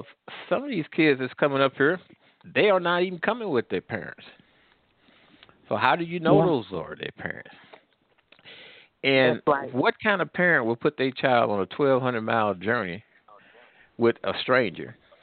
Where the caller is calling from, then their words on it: Missouri, United States; Well, I'm calling from Missouri, and also I live in Louisiana.